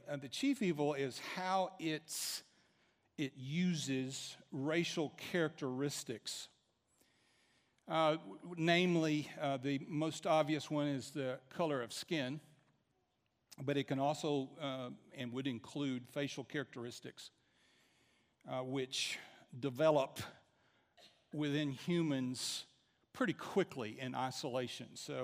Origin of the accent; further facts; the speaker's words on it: the South, United States; Let me describe in generality some of the things I observed growing up in the South.